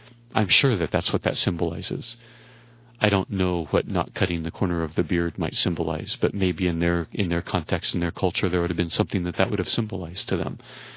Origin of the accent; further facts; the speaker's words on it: United States; As an American, God has not called my nation to that experiment.